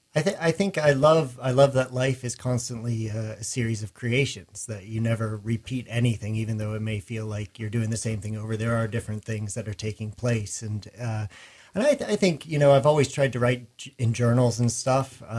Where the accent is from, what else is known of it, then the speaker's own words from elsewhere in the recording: India; born there; And I was born in India, so it was a chance for me to see the country.